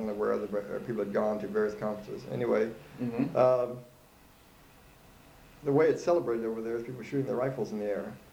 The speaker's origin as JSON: {"language": "English", "country": "United States", "said": "I enjoyed some of the things that you could do there as an American."}